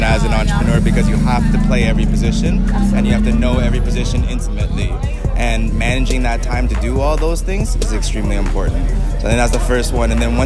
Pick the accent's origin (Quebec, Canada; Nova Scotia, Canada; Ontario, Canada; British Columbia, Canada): Ontario, Canada; Toronto; moved away as an adult; now in Los Angeles, United States; I come from Toronto, born and raised. Moved to LA in 2013, and I've been out there ever since.